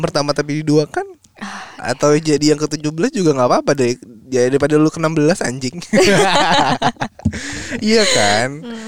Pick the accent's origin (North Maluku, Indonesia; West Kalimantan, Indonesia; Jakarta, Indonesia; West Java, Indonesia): Jakarta, Indonesia; Iya, gue anak Jakarta.